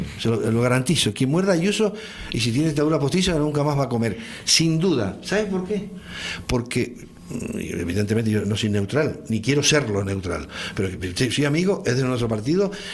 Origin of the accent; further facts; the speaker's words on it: Spain; Yo soy español, ¿eh? Yo soy español, estamos en España.